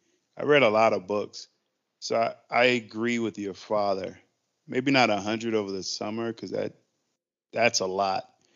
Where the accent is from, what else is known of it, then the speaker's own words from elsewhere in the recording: Atlanta, Georgia, United States; born there; no one believes that I was born in Atlanta. But I was, because it's tattooed on my arm.